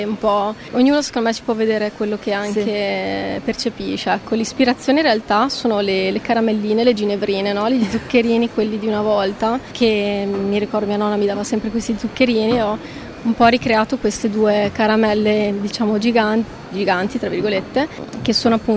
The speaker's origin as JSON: {"language": "Italian", "town": "Modena", "region": "Emilia-Romagna", "country": "Italy", "said": "Io sono di Modena, Emilia Romagna."}